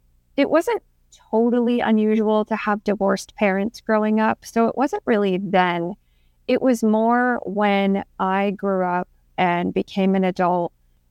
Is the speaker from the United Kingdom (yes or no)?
no; Chicago, Illinois, United States; Born and raised in Chicago, and it is, I miss it. I have been out of there since July of 2022, but everywhere in the suburbs, the city, the whole thing is where I grew up, and it's where my roots are.